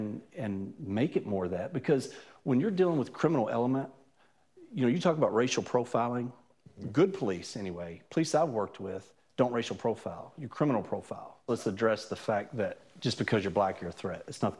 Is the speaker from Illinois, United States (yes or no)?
no; Louisville, Kentucky, United States; I grew up in the West End, which is the urban area of Louisville.